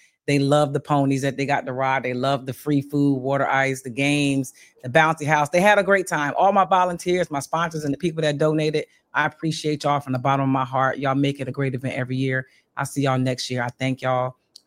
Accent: Bristol, Pennsylvania, United States; And huge shout out to my hometown, Bristol, Pennsylvania.

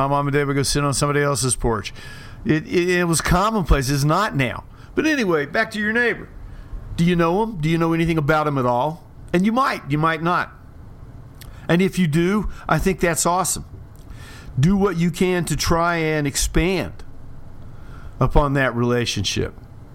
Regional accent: Beckley, West Virginia, United States; Now, the neighborhood that I grew up in Beckley, West Virginia, at a place called Sheridan Avenue, every house on that street had a porch.

